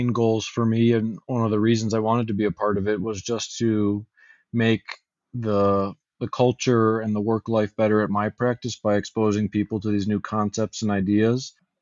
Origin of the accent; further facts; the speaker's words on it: Michigan, United States; now in Lexington, United States; I'm originally from Michigan.